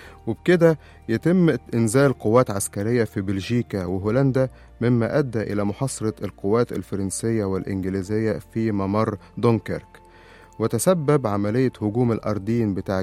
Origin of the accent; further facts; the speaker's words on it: Egypt; وهنا بدأت حرب العالمين المشهورة عندنا في مصر